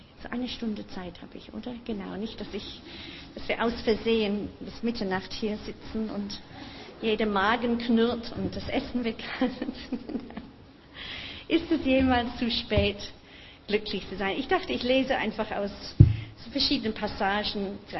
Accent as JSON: {"language": "German", "region": "England", "country": "United Kingdom", "second_language": "German", "said": "ich dachte, ich kann doch unmöglich in eine, für mich eine Fremdsprache, ich bin ja Engländerin"}